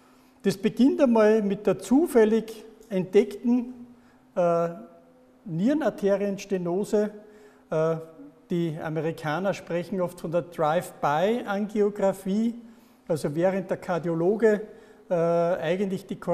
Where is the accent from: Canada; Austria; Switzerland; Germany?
Austria; Wels, Upper Austria; wir kommen beide aus Wels in Oberösterreich